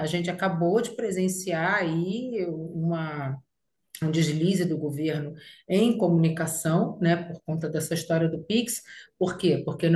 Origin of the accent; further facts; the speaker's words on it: Rio de Janeiro, Brazil; accent: carioca; now in Maceió, Brazil; Eu sou carioca, como dá para perceber pelo meu sotaque